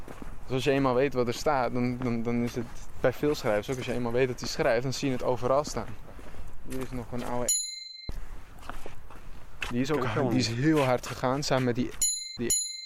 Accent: Amsterdam, North Holland, Netherlands; born or raised there

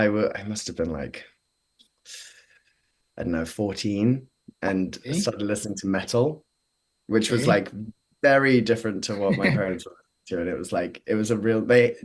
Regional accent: Exeter, South West England, United Kingdom; growing up in Exeter, which is maybe like an hour and a half from Bristol, it doesn't have this the same kind of music history at all.

